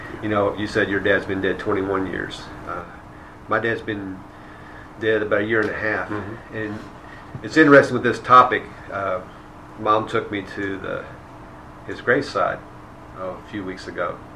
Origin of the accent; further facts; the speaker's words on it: Pekin, Illinois, United States; Okay, I'm from Pekin.